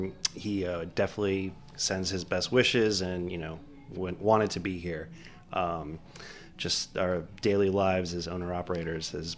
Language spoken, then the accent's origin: English; Miami, Florida, United States; I grew up in Miami. We went to the same high school, actually.